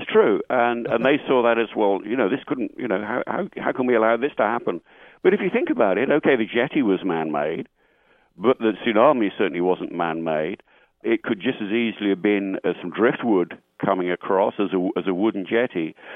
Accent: United Kingdom; I'm a Brit, you know, I can think in those terms

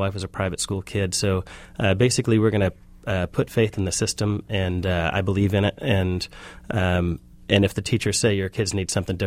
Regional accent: Detroit, Michigan, United States; now in Seattle, United States

